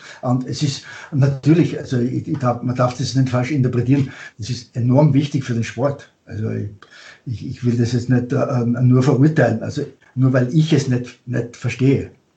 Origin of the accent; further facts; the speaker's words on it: Austria; als Österreicher